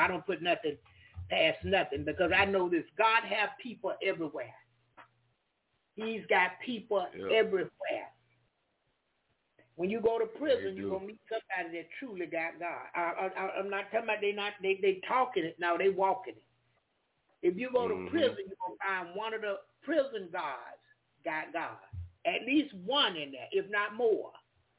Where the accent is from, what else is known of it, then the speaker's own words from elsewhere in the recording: Jacksonville, Florida, United States; I lived in Winter Park, but I'm from Jacksonville. That's where I'm originally from.